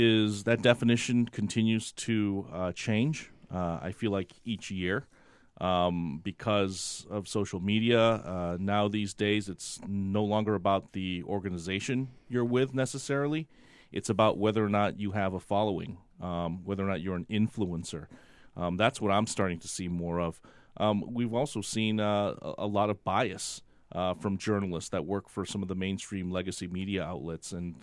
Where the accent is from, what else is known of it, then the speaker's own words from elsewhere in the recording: Brookline, Massachusetts, United States; But Boston's my hometown. I grew up in Brookline, right outside of Boston